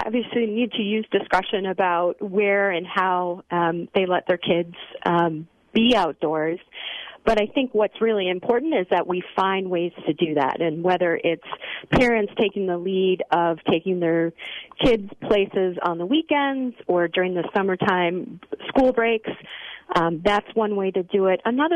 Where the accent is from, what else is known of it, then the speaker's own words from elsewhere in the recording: Cottage Grove, United States; I remember, so I grew up in Cottage Grove, and we had a state or a school forest right behind our school.